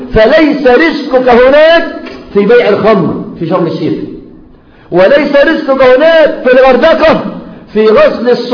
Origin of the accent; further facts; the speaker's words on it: Mansoura, Dakahlia, Egypt; أربعة صيادلة عندنا في المنصورة